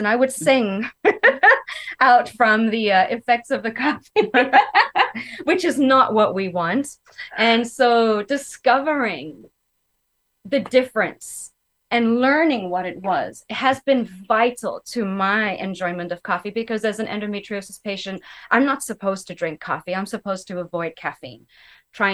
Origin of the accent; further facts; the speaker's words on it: South Africa; moved away; also born or lived in Asia; Growing up in South Africa, you go to different places, you have different beans.